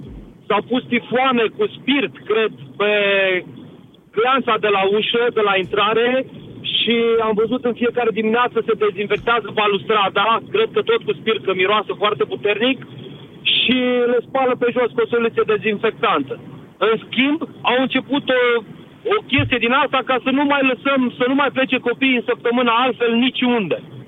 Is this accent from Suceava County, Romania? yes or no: no; Timișoara, Timiș County, Romania; Eu vă sunt din Timișoara.